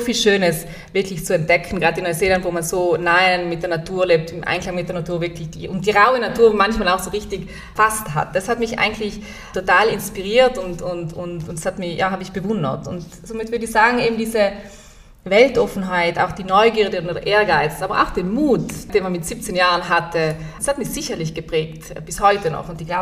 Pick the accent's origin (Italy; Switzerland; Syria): Italy; Tramin, Trentino-Alto Adige; Ja, ich muss sagen, ich bin am Weingut aufgewachsen. Also wir sind in Tramin und mein Schlafzimmer war wortwörtlich über unserem Barrique-Keller.